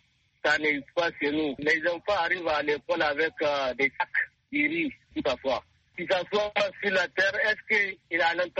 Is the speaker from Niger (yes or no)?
yes; Tanda, Dosso, Niger; je suis Nigérien, je vis à Tanda, je suis Tandalais, dans le département de Gaya, région de Dosso, Niger.